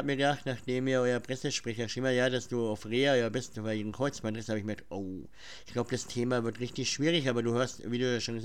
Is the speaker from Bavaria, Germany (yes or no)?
yes; Bavaria, Germany; Also wir kommen aus Mittelfranken, also das ist jetzt nicht so weit weg von Österreich. Also Bayern, so den großen Überbegriff.